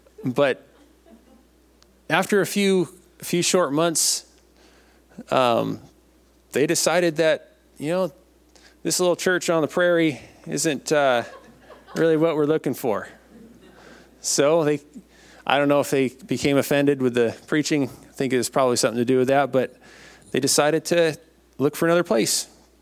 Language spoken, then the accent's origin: English; Washington, United States; Growing up in Eastern Washington, there's a lot of small churches, a lot of home missions churches. And I was involved with them for most of my life growing up. My dad pastored a small church in Clealum.